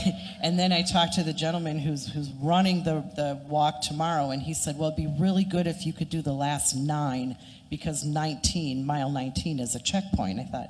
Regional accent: Minnesota, United States; I'm born and raised in Minnesota, lived here way longer than I wanted to.

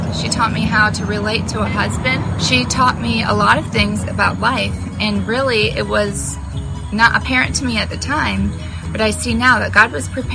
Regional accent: Newport News, Virginia, United States; born there; I was born in Newport News, Virginia. I didn't really grow up in a Christian family.

